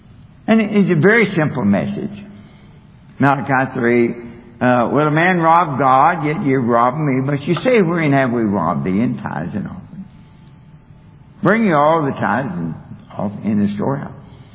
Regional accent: Kentucky, United States; born there; And when I was born in Kentucky, my dad, a coal miner, worked very hard but made practically no money at all.

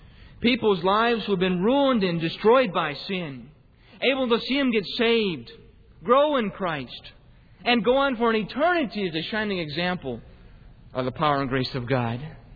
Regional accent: Detroit, Michigan, United States; Now, I come from Detroit, and if you see a car more than 10 years old up there, you're doing pretty good.

